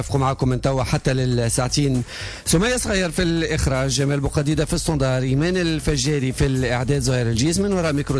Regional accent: Tunisia

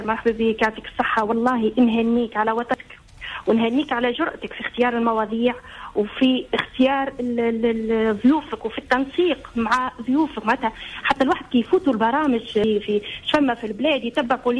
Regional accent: Tunisia; ربي حببنا في بلادنا تونس

